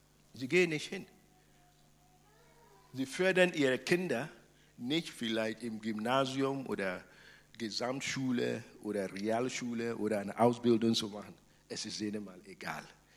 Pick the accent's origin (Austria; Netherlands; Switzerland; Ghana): Ghana; now in Germany; Ich bin Deutscher, ich bin Ghana und ich bin himmlischer Bürger auch.